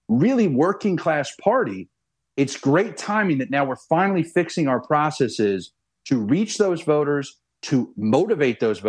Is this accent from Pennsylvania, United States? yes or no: yes; Pennsylvania, United States; The only one that we don't is my hometown, Delaware County.